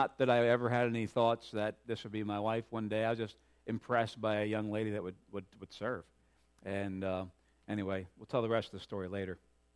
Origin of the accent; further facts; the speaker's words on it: New York, United States; Now, growing up in New York, my siblings were not this way